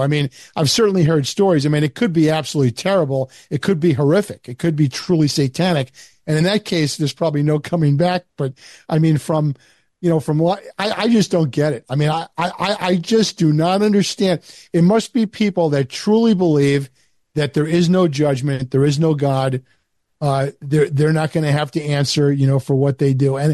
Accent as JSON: {"language": "English", "town": "Long Island", "region": "New York", "country": "United States", "tie": "born or raised there", "said": "I mean, you know, I grew up on Long Island, and, yeah, you know, we were taught from an early age that, you know, the fluoridated water in Brooklyn was great because it made great bagels."}